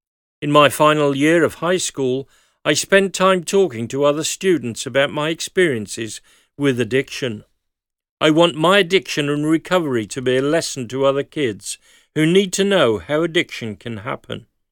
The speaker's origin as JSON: {"language": "English", "country": "Chile", "tie": "born or raised there", "said": "I grew up in Chile, where underage buying of alcohol was relatively easy."}